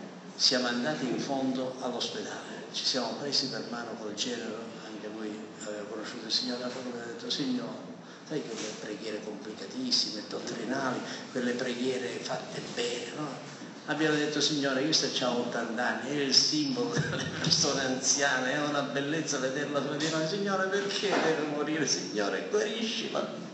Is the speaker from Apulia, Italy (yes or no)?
no; Adrano, Sicily, Italy; noi veniamo da Catania, Adrano è un piccolo centro.